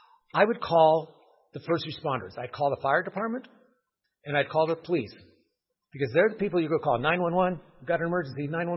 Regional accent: California, United States; Actually, I'm from California, and growing up, we used to have earthquake drills

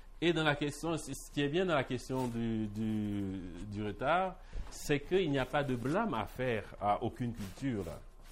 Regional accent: Haiti; j'ai dit, en tant que Haïtien, je peux parler.

